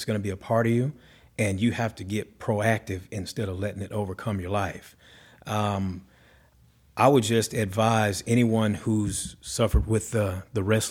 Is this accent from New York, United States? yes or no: no; Arkansas, United States; Of course, I'm from Arkansas, and everything is either deep fried or it's just smothered in grease and fat.